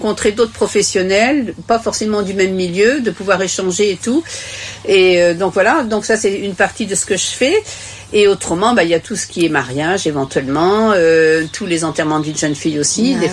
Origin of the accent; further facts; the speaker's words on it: Nouvelle-Aquitaine, France; moi je suis originaire de Charente et quand j'étais enfant, on allait cueillir.